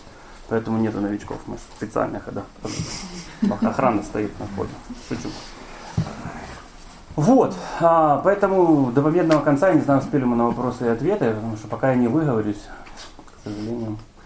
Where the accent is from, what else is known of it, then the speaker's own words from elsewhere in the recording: Kyiv, Ukraine; Родился я здесь, родился в Дарнице. Вот, вырос здесь